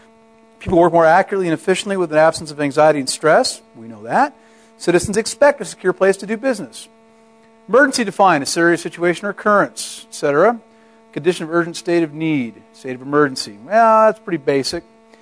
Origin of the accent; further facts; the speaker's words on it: Seattle, Washington, United States; moved away as an adult; I grew up in Seattle, worked in Seattle for about 22 years in the Seattle area before coming out here